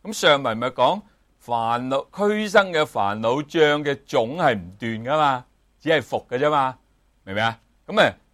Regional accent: Guangdong, China; 我哋广东人好觉㗎嘛，知唔知我哋冇呢种咁嘅飲食習慣㗎嘛。

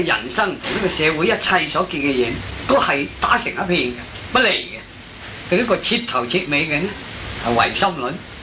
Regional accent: Guangdong, China; 我哋廣東人叫啲外省人又都嚼咧佬

